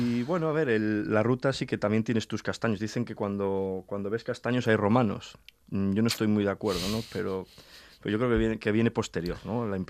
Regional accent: Cerredo, Asturias, Spain; born there; pero bueno, nacido, como bien decías, soy nacido en Cerredo, en zona minera, y además nacido en el pueblo y esas cosas.

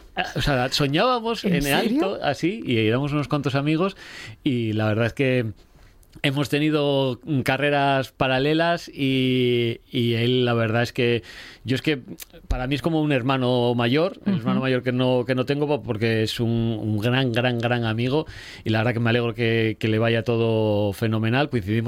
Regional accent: Pravia, Asturias, Spain; Soy de Pravia, no soy objetivo en este caso

